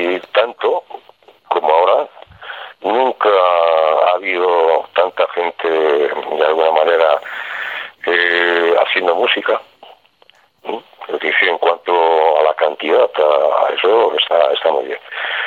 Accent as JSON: {"language": "Spanish", "town": "Orio", "region": "Basque Country", "country": "Spain", "said": "una vez me acuerdo que aquí en Orio, en mi pueblo, era un verano"}